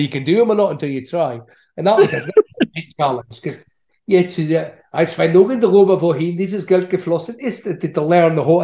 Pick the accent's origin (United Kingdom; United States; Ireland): United Kingdom; Aberdeen, Scotland; accent: Doric; like my accent, I'm from Aberdeen in Scotland, and I say, well, we've got a whole thing called the Doric language in Aberdeen.